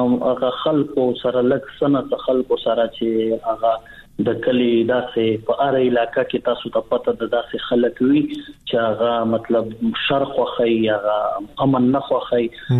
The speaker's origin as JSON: {"language": "Pashto", "town": "Bannu", "region": "Khyber Pakhtunkhwa", "country": "Pakistan", "tie": "born or raised there", "said": "زه خو بیسیکلی د بنو یم په بنو کې پیدا شوی یم په بنو کې لوی شوی یم بنو زمونگا ابائی علاقہ دا زمونگ دا پلار زمونگ دا نکنو جائیدادونه ټول بنو کې دي"}